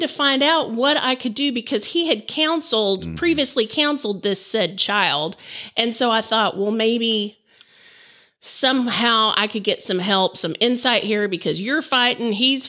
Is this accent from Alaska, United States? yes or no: no; Texas, United States; we're from Texas. It wasn't uncommon to see the rifle in the back of a pickup.